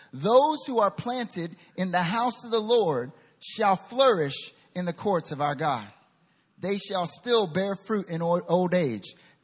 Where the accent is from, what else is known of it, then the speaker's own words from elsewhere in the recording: North Carolina, United States; I'm from North Carolina. Come on and raise up. And if you don't know, I'm from North Carolina.